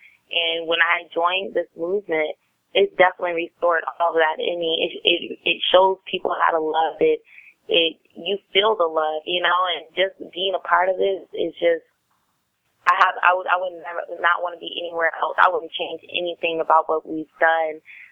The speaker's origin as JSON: {"language": "English", "town": "Oviedo", "region": "Florida", "country": "United States", "tie": "born or raised there", "said": "I grew up in Oviedo. Oviedo is a small town, right next to Sanford and right outside of Orlando."}